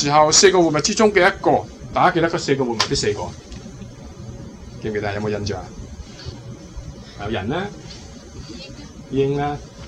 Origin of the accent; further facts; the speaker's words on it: China; 唔使即系我哋中国人都话咩啊？善有善报，恶有恶报